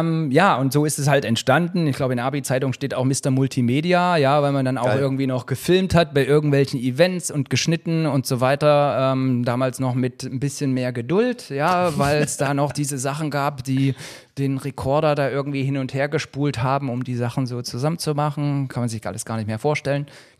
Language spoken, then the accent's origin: German; Thuringia, Germany; weil ich bin aus dem Osten, bin Thüringer.